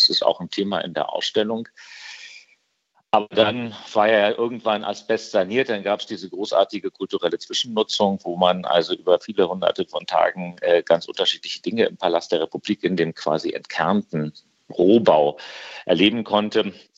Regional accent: Potsdam, Brandenburg, Germany; Ich bin als Schüler, ich bin in Potsdam groß geworden.

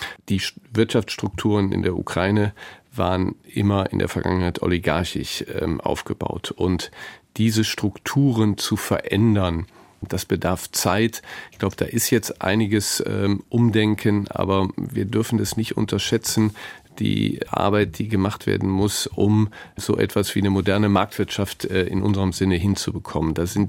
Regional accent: Neuss, North Rhine-Westphalia, Germany; jedenfalls aus meiner Heimatstadt Neuss

